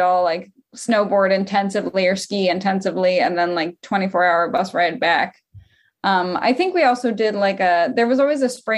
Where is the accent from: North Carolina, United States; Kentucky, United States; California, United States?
Kentucky, United States; Louisville; also born or lived in Lexington, Kentucky; Yeah, I'm actually from Louisville. And I lived in the same like house in Louisville for my whole life. And then the first time I moved out of my house, I went to Lexington, Kentucky, like an hour and a half down the road.